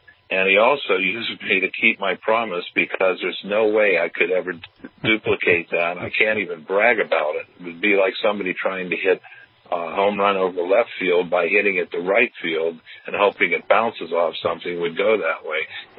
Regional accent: Pittsburgh, Pennsylvania, United States; I grew up in Pittsburgh, and we had Bible reading in public school.

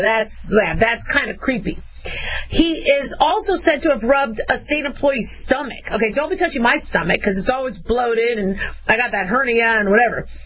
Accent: California, United States; I'm, you know, Southern Californian. Okay, well, I'm from Southern California, okay?

